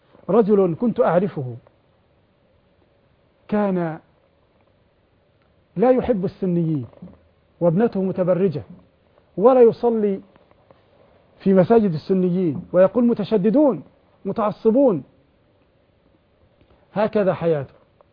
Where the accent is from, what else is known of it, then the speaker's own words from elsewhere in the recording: Egypt; قال بأنه أجر سيارته لشركة الصرف المغطي عندنا في مصر